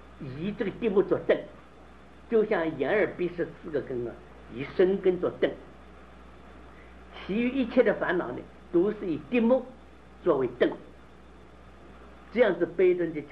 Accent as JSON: {"language": "Chinese", "country": "China", "said": "我们中国人的这个女子无才便是德就完蛋了"}